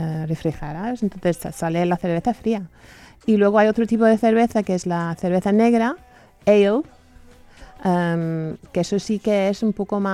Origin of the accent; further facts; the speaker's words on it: England, United Kingdom; Spanish is a second language; now in Spain; como inglesa que vive en España